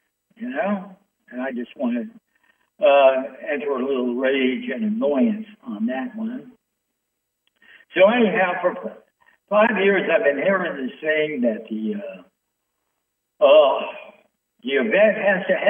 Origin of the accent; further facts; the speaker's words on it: New York City, New York, United States; the one that was going on in New York City, my hometown